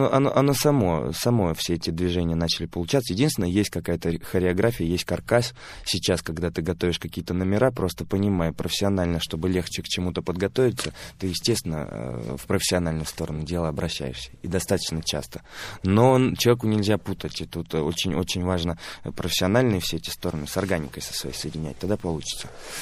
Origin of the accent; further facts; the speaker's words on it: Russia; born there; и я родился в России, и во мне не может этого не быть